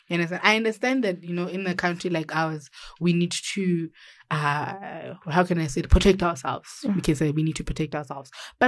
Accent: Limpopo, South Africa; they had a memorial service for him yesterday in Limpopo, Zanin, my hometown, guys.

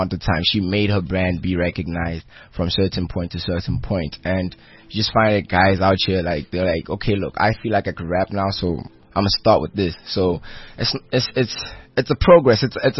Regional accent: Pretoria, Gauteng, South Africa; I'm from Pretoria

